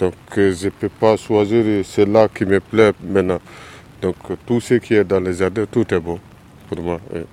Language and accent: French; Mopti, Mali; Moi précisément, je viens du pays d'Ogo, au Mali.